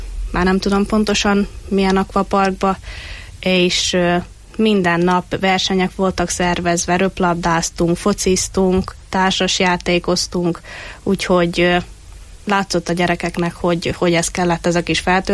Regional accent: Zakarpattia Oblast, Ukraine; akkor ránk is szóltak, hogy hallani rajtunk, hogy Kárpátaljáról vagyunk, de viszont mikor meg ide eljövünk Magyarországra, akkor itt hallani, hogy magyarul is hallani rajtunk, hogy nem tisztán beszélünk magyarul.

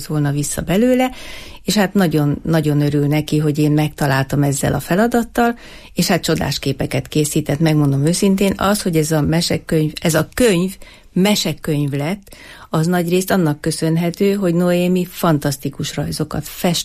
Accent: Eger, Heves, Hungary; mivel Egri vagyok, és Egerbe és Eger környékén azért nem olyan nagy terület könnyen elérhető bárki szerintem

